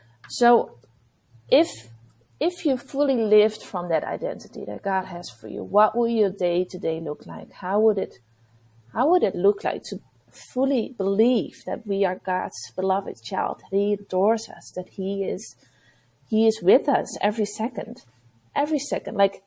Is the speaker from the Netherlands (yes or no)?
yes; Netherlands; English is a second language; also born or lived in Utrecht; I am 37 years old. I am from the Netherlands. I currently moved like 3 months ago to the south. I lived in Utrecht for a few years. And now I live near Den Bosch. It's a small town where I live.